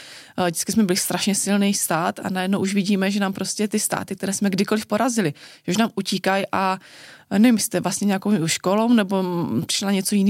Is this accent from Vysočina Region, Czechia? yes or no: no; Orlová, Moravian-Silesian Region, Czechia; já vlastně jsem celý život vyrůstala v Orlové, což my víme, že to je nejhorší město k žití